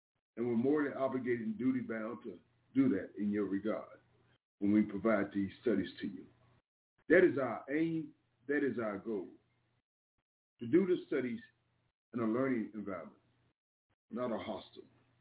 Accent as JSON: {"language": "English", "town": "New York City", "region": "New York", "country": "United States", "said": "So sadly, I'm from New York City."}